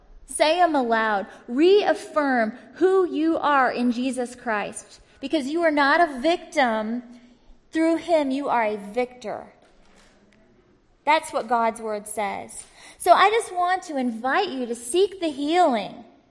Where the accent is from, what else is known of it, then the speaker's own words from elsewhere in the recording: the South, United States; I grew up in the South and we just said, shame on you.